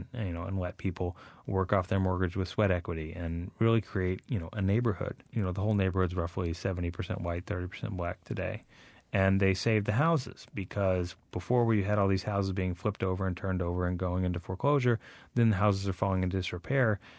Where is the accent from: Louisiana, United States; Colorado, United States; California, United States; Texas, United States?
Louisiana, United States; Lafayette; now in Birmingham, United States; I did a chapter about church in my hometown of Lafayette, Louisiana, where I lived before I moved to Birmingham.